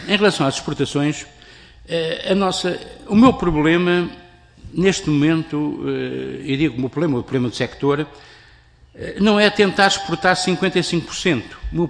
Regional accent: Coimbra, Centro, Portugal; eu sou de Coimbra, nascido, batizado, casado e com certeza morto.

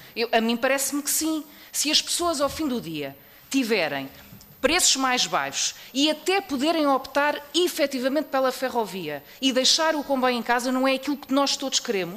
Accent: France; Portuguese is a second language; é do meu país natal, portanto conheço bem o setor

